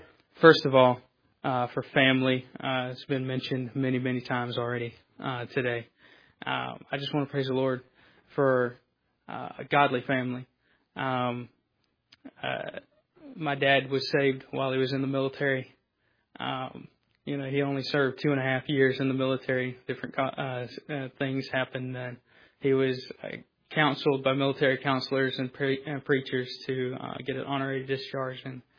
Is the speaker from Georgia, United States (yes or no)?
yes; Jesup, Georgia, United States; I'm from Jessup, Georgia.